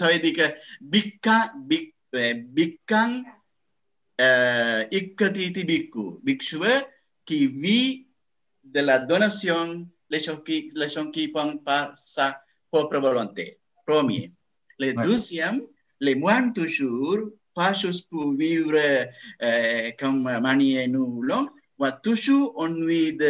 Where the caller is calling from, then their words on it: Geneva, Switzerland; je suis Bante de Genève